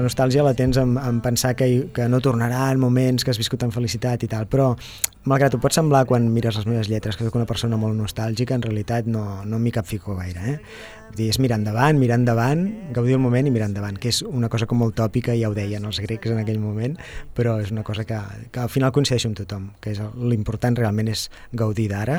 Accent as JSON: {"language": "Catalan", "town": "Sabadell", "region": "Catalonia", "country": "Spain", "tie": "born there", "said": "Jo vaig néixer a Sabadell i vam viure aquí una temporada, però després amb la família vam tenir una vida una mica nòmada, vam anar canviant de poble durant una temporada."}